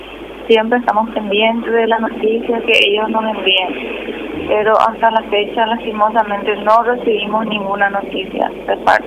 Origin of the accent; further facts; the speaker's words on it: Paraguay; Nosotros no somos una familia adinerada. Solo somos trabajadores humildes que luchamos día a día como muchos paraguayos